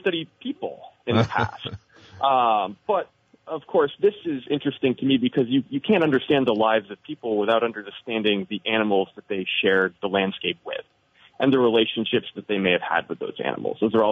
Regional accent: Danville, Vermont, United States; I grew up in Danville.

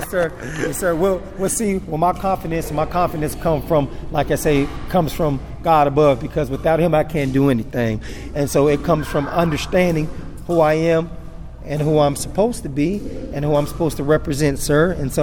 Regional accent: Louisville, Kentucky, United States; I moved from St. Louis, St. Louis, Missouri. I was down there. I was like I say, after my uncle passed and I came back home, I was already thinking about moving back home to Louisville.

